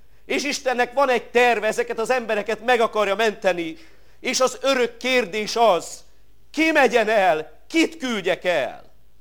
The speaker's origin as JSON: {"language": "Hungarian", "town": "Șărmășag", "region": "Sălaj", "country": "Romania", "tie": "born or raised there", "said": "én Sarmaságon nőttem fel, ott laknak most is a szüleim"}